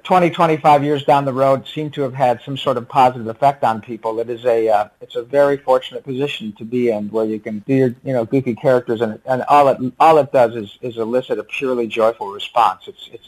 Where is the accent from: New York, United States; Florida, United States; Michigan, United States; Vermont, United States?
Michigan, United States; Grand Blanc; also born or lived in Detroit; I'm a guy from Grand Blanc, Michigan, man. I was born in Detroit and raised just south of Flint